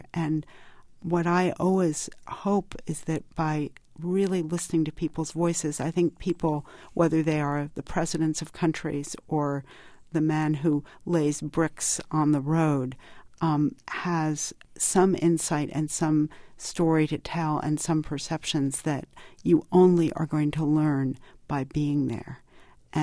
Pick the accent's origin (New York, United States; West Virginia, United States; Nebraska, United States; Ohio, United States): New York, United States; I'm a New Yorker